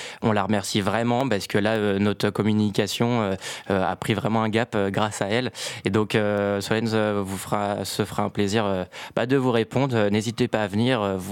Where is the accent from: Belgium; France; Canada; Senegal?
France; Hauts-de-France; On est picard, évidemment.